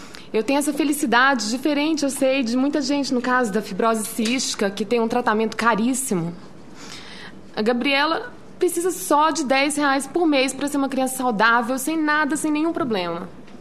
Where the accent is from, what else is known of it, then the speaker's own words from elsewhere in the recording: Minas Gerais, Brazil; como mineira, sou mineira também